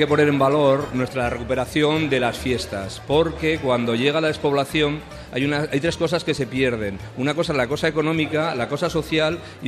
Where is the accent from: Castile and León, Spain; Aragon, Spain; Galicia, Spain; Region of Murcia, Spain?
Castile and León, Spain; Sarnago; Bueno, mi pueblo es Sarnago. Es un pueblecito muy pequeño en la comarca de Tierras Altas que lleva 40 años que no tiene vecinos.